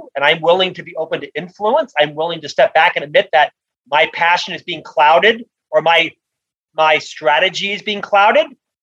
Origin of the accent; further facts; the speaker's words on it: Florida, United States; now in Utah, United States; I'm from Utah. I'm actually from Florida. I live in Utah.